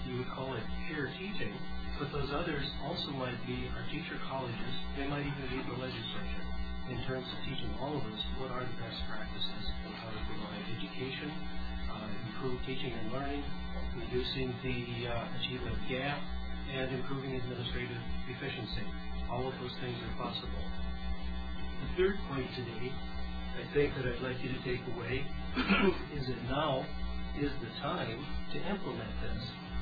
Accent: Rochester, United States; from Rochester

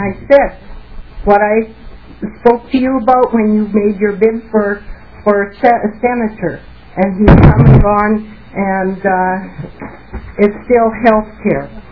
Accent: Canada; moved away as an adult; now in Fertile, United States; Having been born and raised in Canada, married to an American, and living down here for the past 47 years

